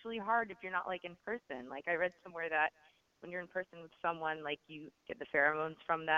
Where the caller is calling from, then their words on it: New York, United States; Calling from New York.